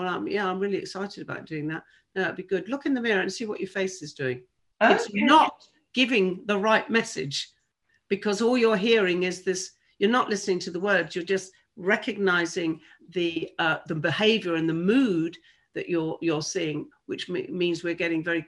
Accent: South East England, United Kingdom; A, I'm a Southern girl. I come from Sussex.

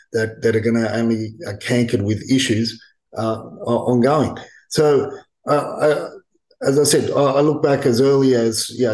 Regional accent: Sydney, New South Wales, Australia; Growing up in Sydney, looking at what they're doing

